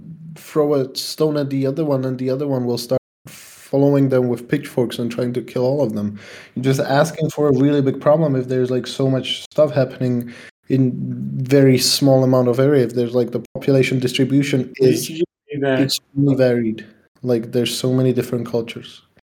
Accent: Czechia; English is a second language; I just feel like if in my home country somebody told me that I lost my freedom and that from, like, basically if communism happened here, like the real actual communism, then I would take a broomstick and I would and I would go to the Prague Castle

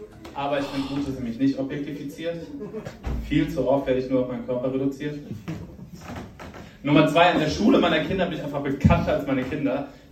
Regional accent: Cologne, North Rhine-Westphalia, Germany; ich komme aus Köln

